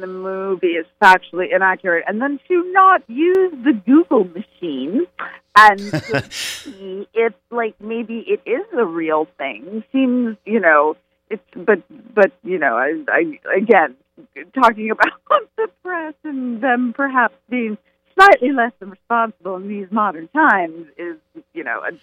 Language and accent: English; Minneapolis, Minnesota, United States; came from my hometown, Minneapolis